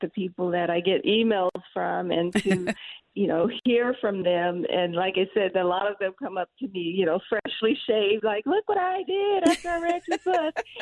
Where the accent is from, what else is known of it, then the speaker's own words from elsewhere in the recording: San Diego, California, United States; I grew up in San Diego and I moved, you know, to the LA area and went to college there.